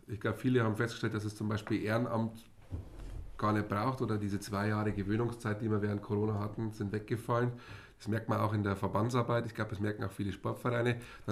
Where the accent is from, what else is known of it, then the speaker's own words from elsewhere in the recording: Brand, Germany; Also ich bin aus Brand, du hast es schon angesprochen